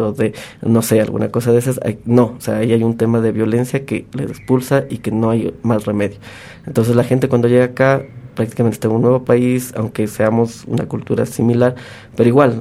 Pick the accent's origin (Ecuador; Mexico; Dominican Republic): Ecuador; Y yo creo que como ecuatorianos ahí tenemos